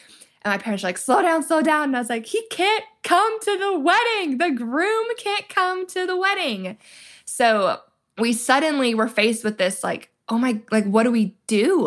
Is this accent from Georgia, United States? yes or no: yes; Georgia, United States; And we were getting married in my home state of Georgia.